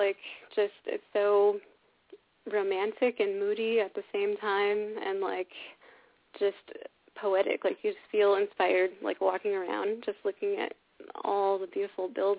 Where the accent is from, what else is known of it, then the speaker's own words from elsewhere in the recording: California, United States; I met her in Paris. We're both from California, and like she went during one of our school breaks.